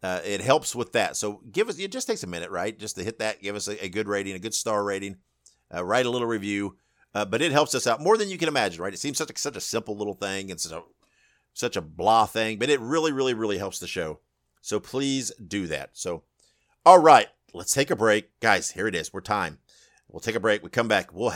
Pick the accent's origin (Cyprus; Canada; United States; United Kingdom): United States; Indiana; So when you and I talk, I'm from Indiana. So I want to focus in, if we can, on Indiana and Dick the Bruiser, WWE.